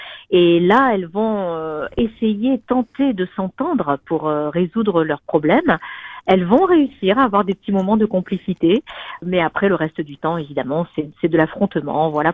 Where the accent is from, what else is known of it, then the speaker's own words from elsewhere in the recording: Toulouse, Occitanie, France; Je suis une Toulousaine rivoise, voilà, puisque j'ai une grande partie de ma famille qui est à Rieux aussi. Et effectivement, j'ai tout démarré à Toulouse et dans la région. Et puis après, je suis partie à Paris